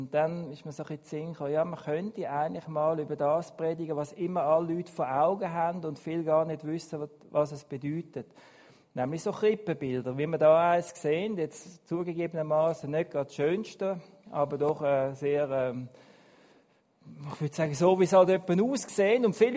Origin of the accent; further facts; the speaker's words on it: Muri, Aargau, Switzerland; Damals in Bainwil am See, oder beziehungsweise in Muri haben wir da gewohnt, im Aargau, ich bin im Aargau aufgewachsen. Ich fühle mich aber seit jeher als Zürcher, weil mein Vater ist ein Stadtzürcher gewesen, und im Aargau bin ich immer der Zürcher gewesen.